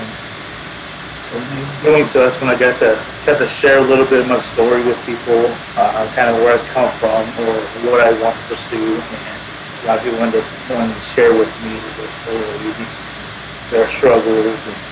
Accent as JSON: {"language": "English", "region": "California", "country": "United States", "lives_now": "Oregon, United States", "said": "Originally, I am from California, so I kind of made my way up here"}